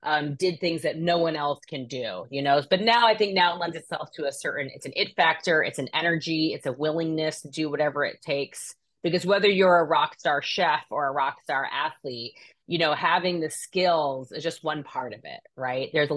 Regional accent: New York, United States; You know, as a New Yorker, I was the typical New Yorker that was like, I'm never leaving New York.

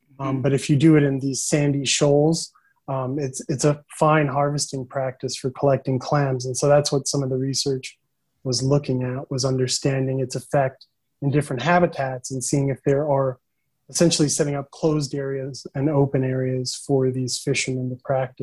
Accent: St. Thomas, U.S. Virgin Islands; I was born and raised on St. Thomas. And so, you know, I grew up on a small island surrounded by open ocean, really, and the Caribbean Sea.

